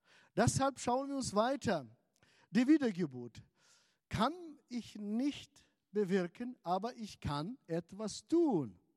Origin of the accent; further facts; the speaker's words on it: Hanover, Lower Saxony, Germany; Wir kommen aus Hannover